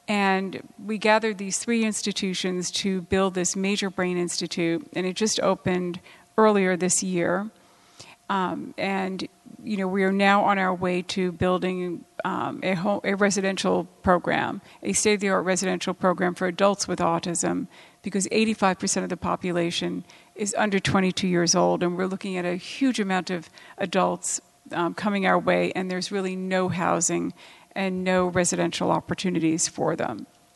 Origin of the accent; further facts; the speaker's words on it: New York, United States; And I was very disappointed as a New Yorker to learn that I wasn't able to find a quality program